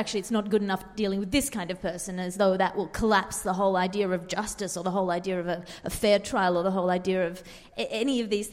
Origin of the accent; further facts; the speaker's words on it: Sydney, New South Wales, Australia; there's national parks that ring Sydney, which is my hometown, and if you go out into them, you'll see one.